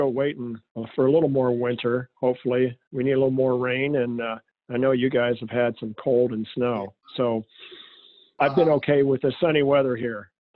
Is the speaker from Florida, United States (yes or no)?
no; Hollywood, California, United States; Well, I grew up in Hollywood, actually, and I grew up off this road called Mulholland Drive.